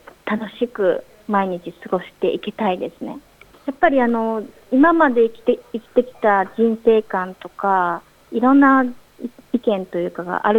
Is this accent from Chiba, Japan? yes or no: no; Kyoto, Japan; もちろん私自体が日本も古い歴史のある京都育ちでしたので、